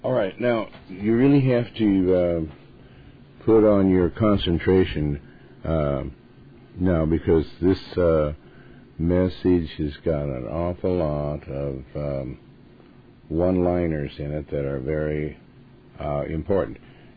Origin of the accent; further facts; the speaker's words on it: Montana, United States; I was raised in Montana, and trout line, I guess that's where they fish for trout.